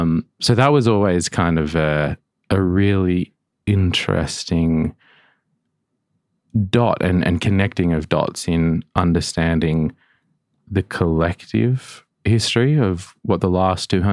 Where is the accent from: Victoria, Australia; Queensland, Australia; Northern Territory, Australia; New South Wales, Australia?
Northern Territory, Australia; growing up in Gopuyak, so in an oral culture, the way that you preserve and share knowledge is language and furthermore song lines.